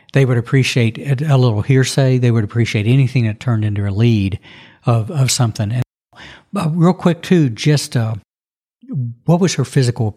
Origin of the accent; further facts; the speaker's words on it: Louisville, Kentucky, United States; And growing up in Louisville, and I actually boated on the Ohio River for years